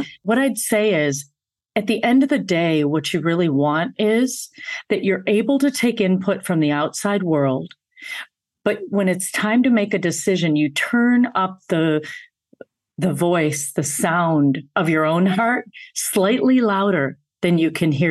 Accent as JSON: {"language": "English", "town": "Grand Blanc", "region": "Michigan", "country": "United States", "tie": "born or raised there", "said": "my parents are immigrants from India. And in 1965, they came here to build a life. I grew up in Grand Blanc, Michigan, and I'm the middle daughter of three."}